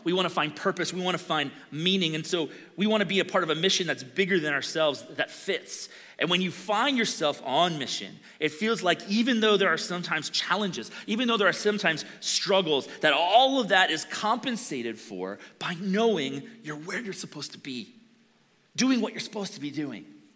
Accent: Erie, Pennsylvania, United States; now in Tokorozawa, Japan; My family lives just outside of Tokyo in a town called Tokorozawa, but originally we come from Erie, Pennsylvania, up on the Great Lakes, and I served there as a pastor for almost 20 years.

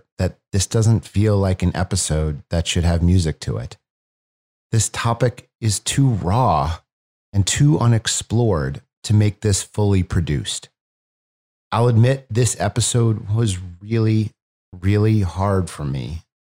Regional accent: St. Louis, Missouri, United States; And he came to St. Louis, my hometown, for the holidays one year.

